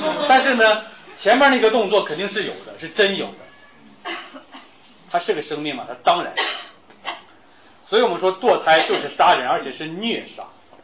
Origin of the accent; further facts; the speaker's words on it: China; 我们中国人在这30年间所杀过的人已经远远超过了80年间埃及人所杀过的。